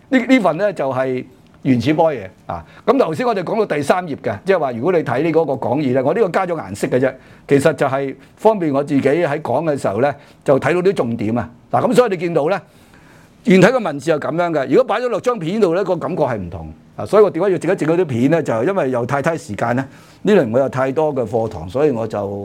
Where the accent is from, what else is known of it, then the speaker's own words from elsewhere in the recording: China; 因為佢我哋中國人裏邊講禪宗咧，就兩係最出位噶嘛，最出名噶嘛